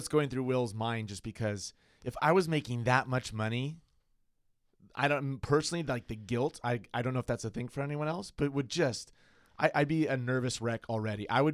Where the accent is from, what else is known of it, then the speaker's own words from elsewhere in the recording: San Diego, California, United States; You know, I think that growing up in San Diego, having that Tony Gwynn homer experience is like all I need in life.